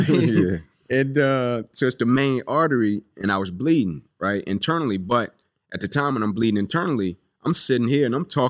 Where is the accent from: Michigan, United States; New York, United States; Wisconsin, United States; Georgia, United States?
Georgia, United States; Atlanta; You know, I grew up here in Atlanta, Southeast Corner, yeah. Kirkwood, Zone 6.